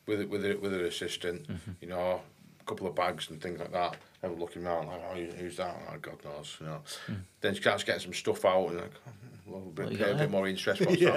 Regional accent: St Helens, North West England, United Kingdom; I said, I'm from St Helens. I said, I'm from Prescott. It's about like 20 minutes away from where I live.

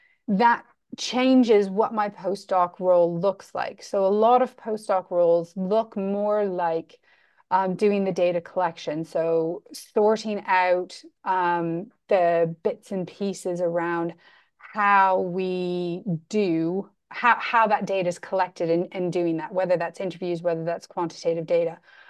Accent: Canada; now in United Kingdom; being a Canadian in the UK

